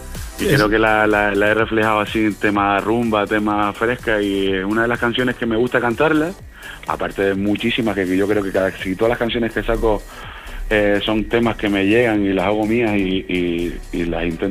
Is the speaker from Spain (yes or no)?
yes; Telde, Canary Islands, Spain; De Telde soy yo.